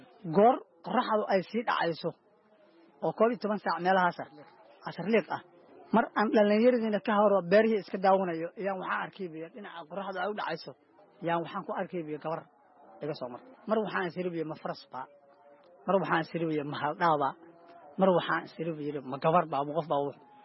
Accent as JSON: {"language": "Somali", "region": "Galguduud", "country": "Somalia", "tie": "born there", "said": "Taariikh nololeedkayga haddii aan kaaga warramo, aniga waxaan ku dhashay gobolka Galgaduud, gaar ahaan degmada Cawlaq."}